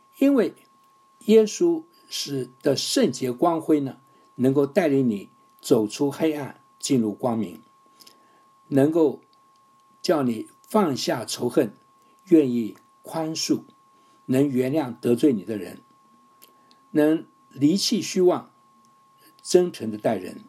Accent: Taiwan; moved away as an adult; also born or lived in Fujian, China; now in United States; 我出生在福建，生长在台湾，来美国留学，结婚成家，在职场打拼，在教会牧会。一晃眼到美国已经50多年过去了

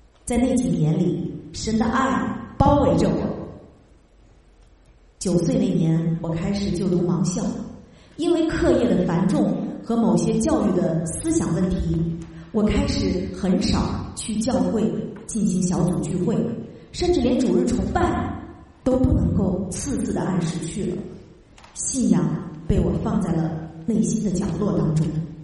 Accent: Xi'an, Shaanxi, China; born there; 回到我出生的地方西安以后

